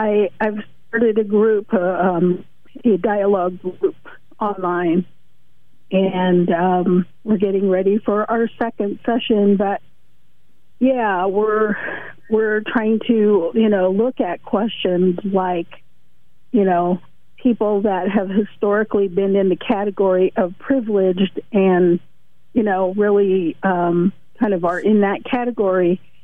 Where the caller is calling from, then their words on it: Oregon, United States; Central Oregon.